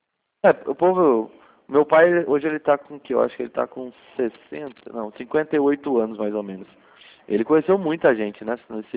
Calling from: Cordeirópolis, São Paulo, Brazil; Eu sou de Cordeirópolis. Município.

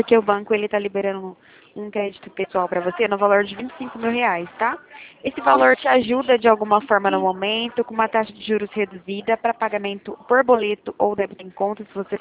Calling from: Ribeirão Preto, São Paulo, Brazil; eu sou daqui de Ribeirão Preto

